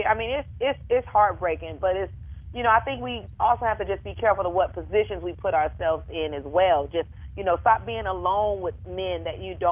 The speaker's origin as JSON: {"language": "English", "town": "Inglewood", "region": "California", "country": "United States", "tie": "born or raised there", "said": "Me being from growing up in Inglewood, I'm ready to cut anybody that want to try me."}